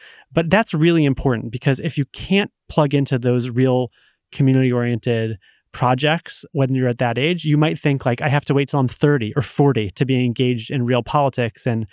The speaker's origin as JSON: {"language": "English", "region": "Massachusetts", "country": "United States", "tie": "born or raised there", "said": "So, you know, take my home state of Massachusetts."}